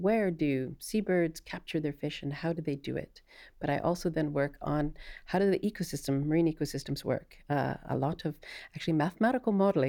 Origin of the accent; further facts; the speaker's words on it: Yap, Micronesia; I grew up in a tiny little island called Yap near the Philippines. It's actually along the Marianas Trench. So one side of the island is the Marianas Trench.